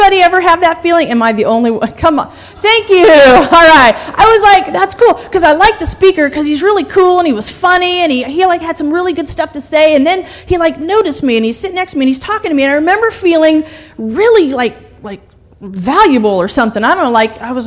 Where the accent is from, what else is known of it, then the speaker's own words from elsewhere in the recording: California, United States; because I'm from California.